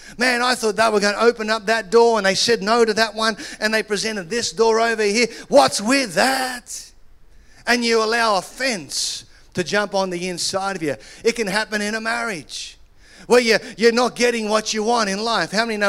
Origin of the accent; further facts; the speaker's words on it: Australia; now in United Kingdom; When I was growing up in Australia, as you can tell, a few months ago, Jody and I became British citizens. So we are now calling ourselves Scozzies, Scottish Aussies.